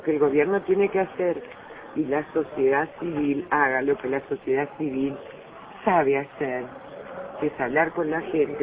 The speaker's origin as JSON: {"language": "Spanish", "country": "Uruguay", "said": "Ahora voy a hablar como uruguaya."}